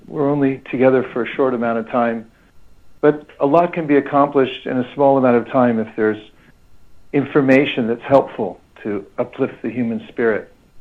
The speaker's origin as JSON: {"language": "English", "town": "Lafayette", "region": "California", "country": "United States", "tie": "born there", "said": "in Lafayette, California. That's in the East Bay. My parents were both teachers."}